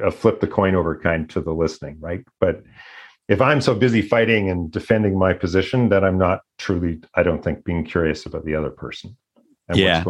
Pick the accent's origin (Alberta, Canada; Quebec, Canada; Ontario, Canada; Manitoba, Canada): Alberta, Canada; Edmonton; when I grew up in Edmonton and the prairies